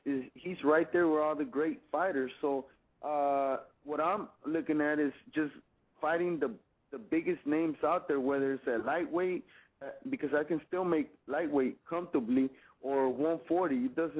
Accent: Houston, Texas, United States; it's a great feeling just to be in there in front of my home here in Houston, in front of my hometown fans.

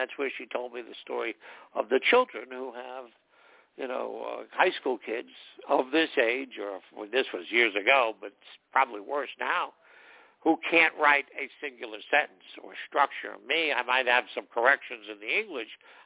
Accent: New York, United States; You know, I come from New York, so everything's almost the same.

